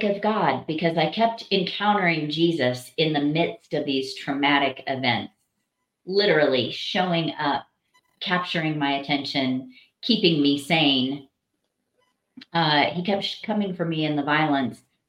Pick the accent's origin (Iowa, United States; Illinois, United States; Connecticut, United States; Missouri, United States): Missouri, United States; I grew up in the Midwest. A lot of people would call it the buckle of the Bible Belt, Southwest Missouri.